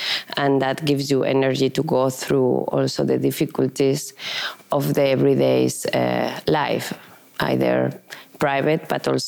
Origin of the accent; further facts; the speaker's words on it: Huesca, Aragon, Spain; And I started in a little ballet school in Spain, in Huesca, in my hometown.